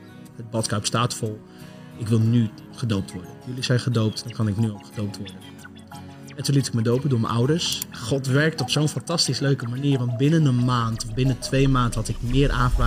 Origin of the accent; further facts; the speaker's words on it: Noordscheschut, Drenthe, Netherlands; also born or lived in Friesland; Ik kom uit Noordse Schut. Zoals je al zei, geboren op jonge leeftijd in Friesland.